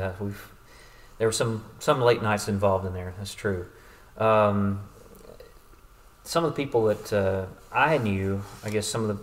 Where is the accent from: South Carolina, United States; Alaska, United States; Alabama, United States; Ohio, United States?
Alabama, United States; Also, I grew up in the Shoals area kind of area. So that's kind of near the belt buckle of the Bible Belt.